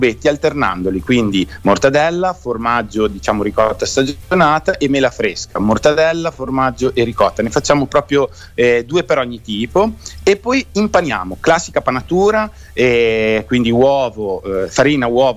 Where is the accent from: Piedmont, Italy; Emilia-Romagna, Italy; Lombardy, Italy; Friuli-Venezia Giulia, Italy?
Emilia-Romagna, Italy; Modena; perché insomma siamo di Modena, e quindi che vuoi fare?